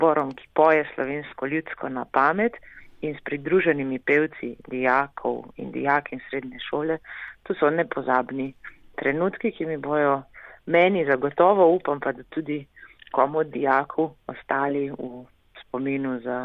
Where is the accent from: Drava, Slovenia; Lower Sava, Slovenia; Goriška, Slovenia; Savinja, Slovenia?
Goriška, Slovenia; Ajdovščina; prihajam iz Ajdovščine, z Gorna Vipavska dolina, zame najlepši kraj na svetu.